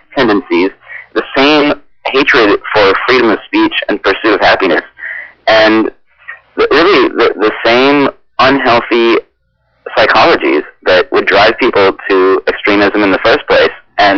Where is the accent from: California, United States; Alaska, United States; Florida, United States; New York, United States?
Alaska, United States; Anchorage; Well, I grew up in Anchorage.